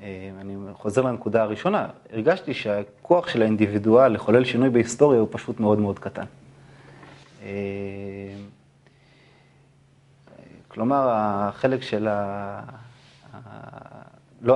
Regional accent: Ramat HaSharon, Central District, Israel; גדלתי ברמת השרון, במעוז הפוסט-ציונות בישראל, אני חושב. לפחות בתקופה שלי, אני חושב שזה גם נכון גם כיום, בתוך מה שנקרא בועה תל אביבית.

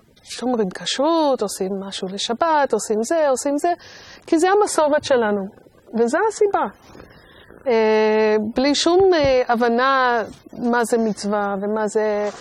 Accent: Brookline, Massachusetts, United States; ממש לא. אני גדלתי בפרוור של בוסטון.

